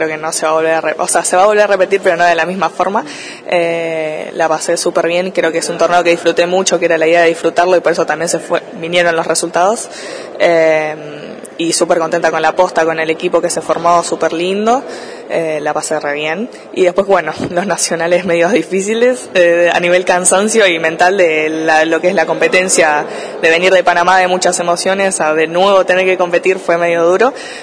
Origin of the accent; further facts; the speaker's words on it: Necochea, Buenos Aires Province, Argentina; now in La Plata, Argentina; soy de Necochea, aunque esté en La Plata, soy de Necochea y me encanta Necochea, me encanta mi ciudad